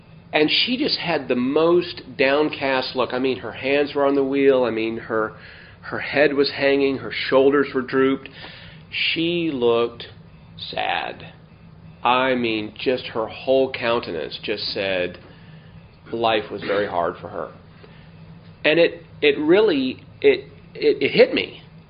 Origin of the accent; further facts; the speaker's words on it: Las Vegas, Nevada, United States; I've been thinking about a friend of mine that I grew up with in Vegas.